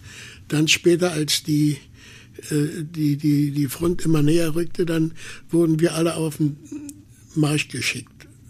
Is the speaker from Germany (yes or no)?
yes; Berlin, Germany; Ich sage, ich komme aus Berlin.